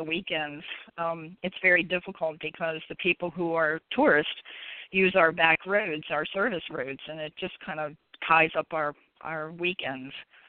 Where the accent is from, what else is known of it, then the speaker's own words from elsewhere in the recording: Linthicum, Maryland, United States; Right down Route 97 into Linthicum, and I was raised in Linthicum. When my mom and dad had their house there, I grew up and graduated in Anne Arundel County from high school